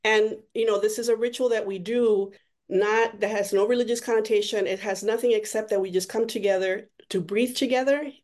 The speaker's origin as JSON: {"language": "English", "country": "Puerto Rico", "moved": "as an adult", "lives_now": "United States", "said": "I'm from Puerto Rico. I'm originally from Puerto Rico. I came to Minnesota to study at McAllister"}